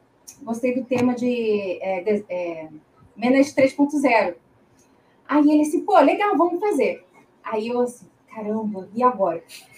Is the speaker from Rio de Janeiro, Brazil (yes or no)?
yes; Rio de Janeiro, Brazil; now in Maringá, Brazil; sou carioca da Gema, mas há 4 anos aqui em Maringá, no Paraná.